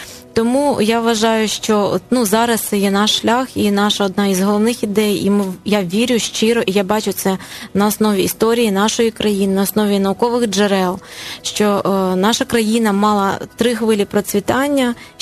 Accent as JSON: {"language": "Ukrainian", "region": "Kyiv Oblast", "country": "Ukraine", "tie": "born or raised there", "said": "я росла тут на Київщині, і тут була модна російська мова, хоча моє коріння західної України, і думаю я на українській."}